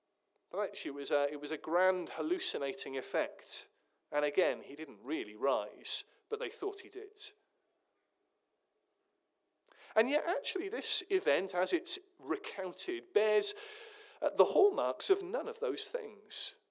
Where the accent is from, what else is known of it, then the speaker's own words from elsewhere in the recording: Wales, United Kingdom; As a Welshman, I can say this in England